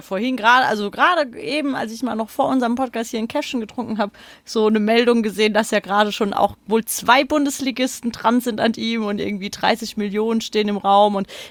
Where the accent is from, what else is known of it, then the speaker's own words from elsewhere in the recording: Frankfurt, Hesse, Germany; man ist ja als Frankfurter gerne auch Pessimist